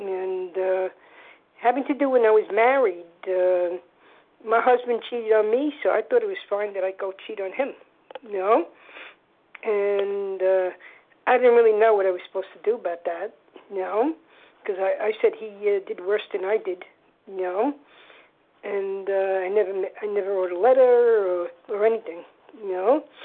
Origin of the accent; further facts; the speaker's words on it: New York, United States; from New York. Glad to be here.